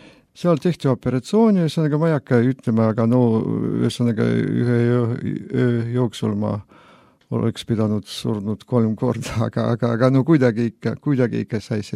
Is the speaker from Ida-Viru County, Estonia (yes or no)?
yes; Kohtla-Järve, Ida-Viru County, Estonia; Pärit ma olen Ida-Virumaalt Kohtla-Järvelt